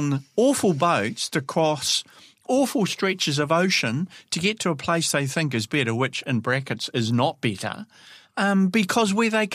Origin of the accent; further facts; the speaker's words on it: New Zealand; I'm a Kiwi.